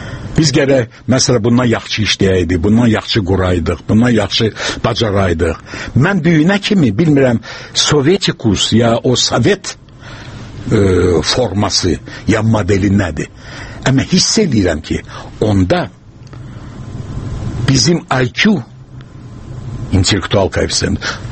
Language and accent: Azerbaijani; Baku, Azerbaijan; mənim yaşında olanlar, kimlə biz içəri şəhərdə böyümüşük, Bakıda yaşamışıq, Bakıda çalışmışıq